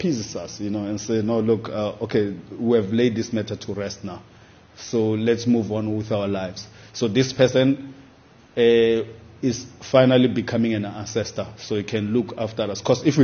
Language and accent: English; Soweto, Gauteng, South Africa; when I was growing up in Soweto, it was so easy.